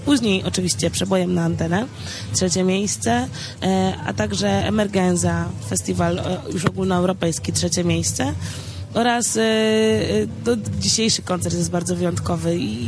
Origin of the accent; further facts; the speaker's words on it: Szczecin, West Pomeranian Voivodeship, Poland; w sercu jestem całkowicie słowiańską istotą, także, bo wychowałam się w Polsce, pochodzę ze Szczecina